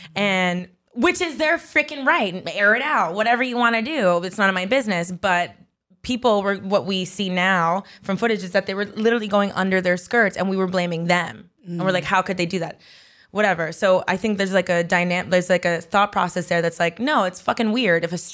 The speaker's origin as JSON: {"language": "English", "town": "Miami", "region": "Florida", "country": "United States", "tie": "born or raised there", "said": "But these people, maybe it's like New York, because I grew up in Miami."}